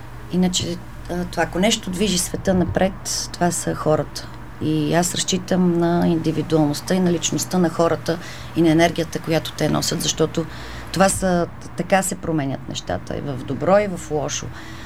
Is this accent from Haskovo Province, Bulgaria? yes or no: no; Kyustendil, Kyustendil Province, Bulgaria; also born or lived in Algeria; Да, иначе съм от Кюстендил, съм живя в Алжир, това добре звучи.